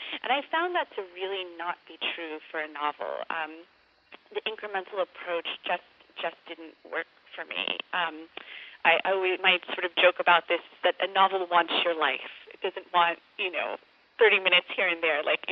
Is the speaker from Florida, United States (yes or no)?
yes; Florida, United States; moved away as an adult; I'm from Florida, and I lived there from you know, childhood until I was in my early 20s